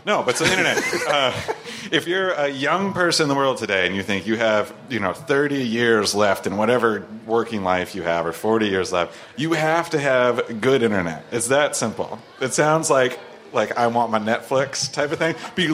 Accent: California, United States; I'm from California. Everything's burning there all the time.

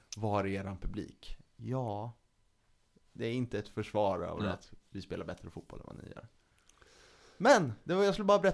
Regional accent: Malmö, Skåne, Sweden; Nej, jag är från Skåne. Jag är från Malmö.

